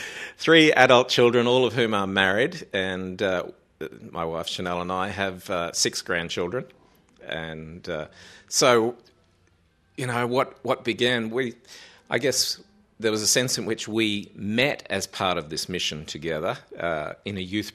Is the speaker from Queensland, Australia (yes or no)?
yes; Brisbane, Queensland, Australia; I come from Brisbane in Australia